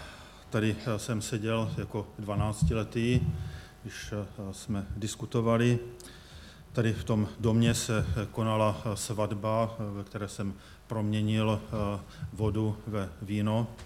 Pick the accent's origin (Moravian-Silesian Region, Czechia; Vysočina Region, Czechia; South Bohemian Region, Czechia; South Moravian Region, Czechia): Vysočina Region, Czechia; Velká Bíteš; born there; tady je Velká Bíteš, to je moje rodné město.